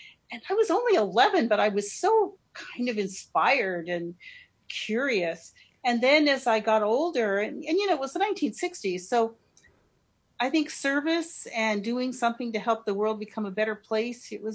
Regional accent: San Diego, California, United States; also born or lived in Virginia; My dad was in the military. And then I, when I was just a baby, we moved to San Diego. Right, so I grew up in San Diego.

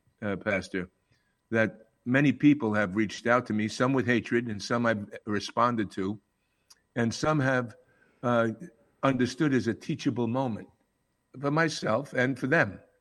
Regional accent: Dix Hills, New York, United States; also born or lived in Astoria; I grew up born in Astoria, Queens, and grew up on Long Island, Dix Hills.

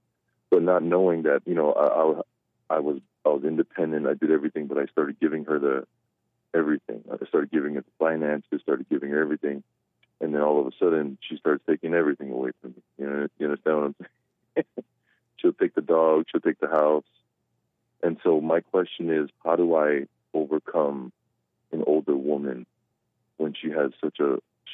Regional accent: Hawaii, United States; I'm from Hawaii, and all my best friends are white

